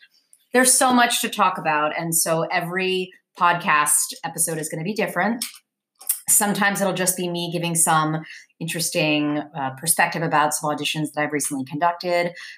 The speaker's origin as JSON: {"language": "English", "region": "New York", "country": "United States", "tie": "born or raised there", "said": "most of you know that I grew up in New York City in the 1980s"}